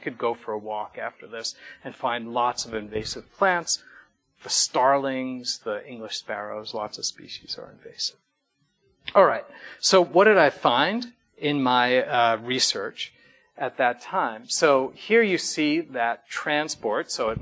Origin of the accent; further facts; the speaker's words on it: New York, United States; now in Vermont, United States; I'm a liberal flatlander, as you said. I grew up in New York. But I've been living in Vermont for about 12 years